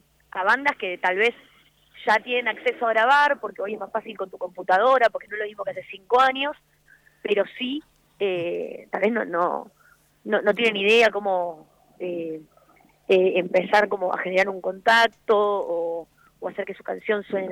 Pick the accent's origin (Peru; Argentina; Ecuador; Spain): Argentina; soy argentina